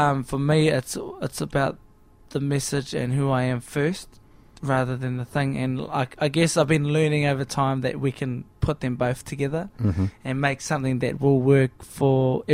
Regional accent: New Zealand; now in Australia; Well, I'm definitely from New Zealand, but Australia's my home now, and I've made it here, and it's given me my platform. So I'm a New Zealander that's an Australian singer, I guess.

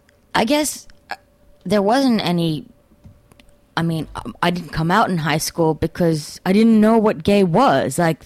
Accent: Tanzania; I grew up in Tanzania

